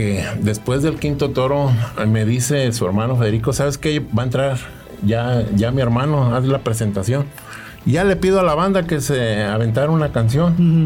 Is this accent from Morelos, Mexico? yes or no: yes; Jojutla, Morelos, Mexico; yo soy originario de aquí, de Jojutla, Morelos, y de muy cerquita de acá, de la colonia Centro, la Plazuela del Zacate.